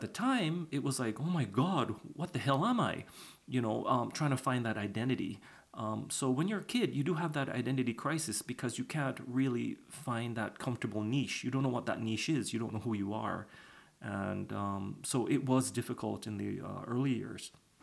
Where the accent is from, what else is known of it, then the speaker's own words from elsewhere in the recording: Jamaica; you know, I wasn't black, but I identified with a lot of the black students because I grew up in Jamaica.